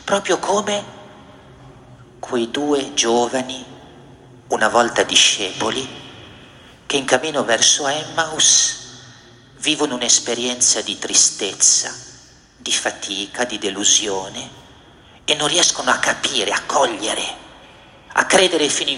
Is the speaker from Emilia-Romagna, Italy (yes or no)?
no; Genoa, Liguria, Italy; Citando cantautore genovese, perdonatemi, della mia terra